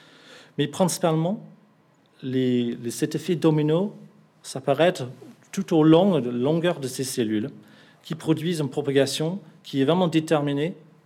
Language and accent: French; England, United Kingdom; French is a second language; Je suis anglais, alors je bois beaucoup de lait